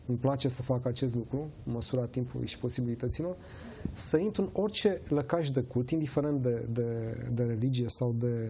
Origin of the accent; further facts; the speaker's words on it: Bucharest, Romania; born there; M-am născut în România, într-un stat la vremea respectivă ateu, în București